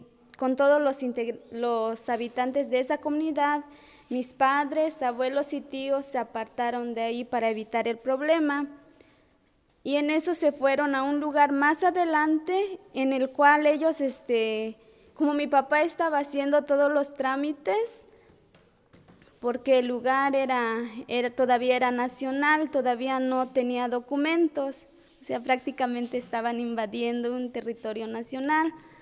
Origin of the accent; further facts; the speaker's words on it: Ocozocoautla, Chiapas, Mexico; first language Tzotzil; Spanish is a second language; provengo de la comunidad del Aguacero, municipio de Ocosocuautla, Chiapas. La idioma que yo hablo es el tzotzil